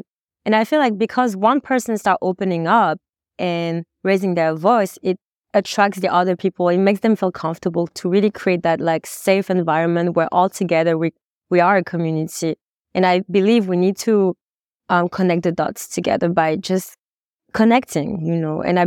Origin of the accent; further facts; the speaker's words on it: France; I'm Asian, basically. And I feel like growing up in France was a bit challenging